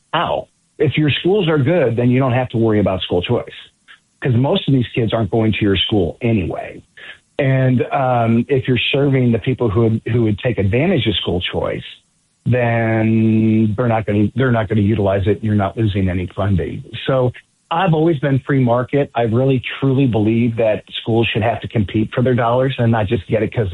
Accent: Great Bend, Kansas, United States; yeah, I grew up in Great Bend.

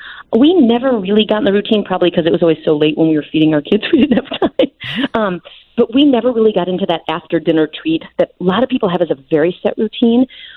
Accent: Wisconsin, United States; I grew up in Wisconsin and didn't like to eat quite a few vegetables when I was a kid.

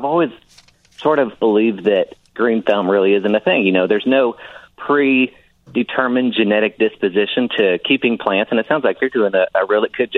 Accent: Oregon, United States; So I was bringing in a lot of the plants that I had around my house growing up in Oregon.

